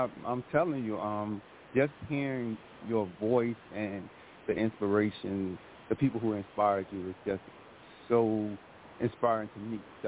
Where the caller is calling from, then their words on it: Clinton, Maryland, United States; I'm calling in from Clinton, Maryland.